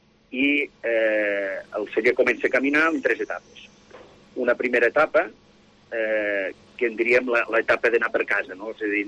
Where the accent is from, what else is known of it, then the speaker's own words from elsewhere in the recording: Artesa de Segre, Catalonia, Spain; born there; Sí, jo sóc nascut a Artesa de Segre.